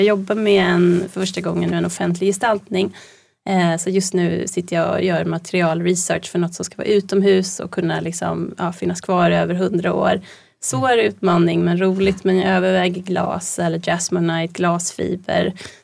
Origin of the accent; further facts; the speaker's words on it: Stockholm, Stockholm County, Sweden; now in Gothenburg, Sweden; jag är från Stockholm, bor i Göteborg egentligen.